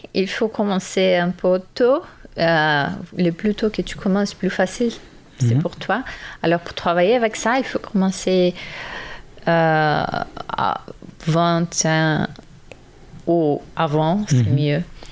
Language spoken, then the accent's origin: French; Brazil; French is a second language; Je suis brésilienne.